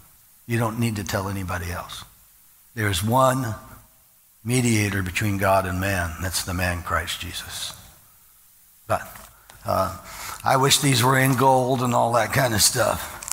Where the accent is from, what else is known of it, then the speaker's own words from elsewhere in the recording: Midwest, United States; I grew up in the Midwest, it was pop, and we wore tennis shoes.